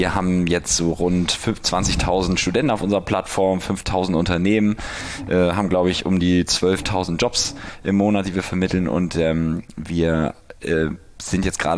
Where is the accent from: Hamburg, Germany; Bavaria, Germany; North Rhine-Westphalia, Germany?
Hamburg, Germany; now in Berlin, Germany; ich komme aus Hamburg, bin 31